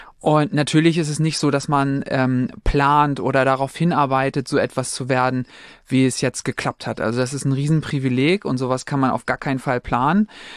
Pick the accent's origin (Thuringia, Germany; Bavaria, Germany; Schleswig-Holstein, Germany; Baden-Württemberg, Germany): Schleswig-Holstein, Germany; Heide; Ich freue mich, endlich wieder nach Hause zu kommen. Dithmarschen ist meine Heimat. Ich darf wieder nach Heide ziehen